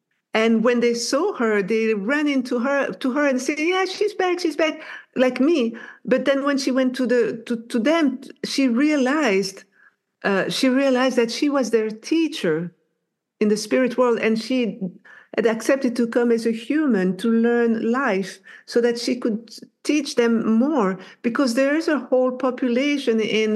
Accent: Belgium; I'm from Belgium, Netherlands, we're neighboring countries.

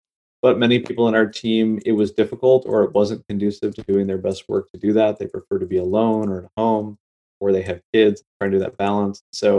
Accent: New York, United States; I grew up in New York and I grew up in a fairly diverse place.

